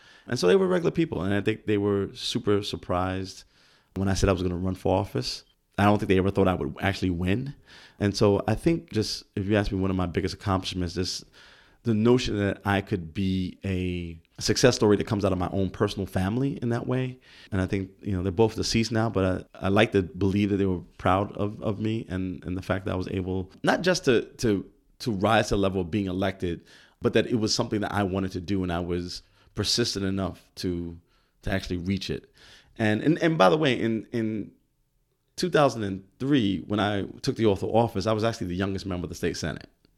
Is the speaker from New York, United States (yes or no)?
yes; Brooklyn, New York, United States; born there; And like I said, I was born in the Bushwick Projects.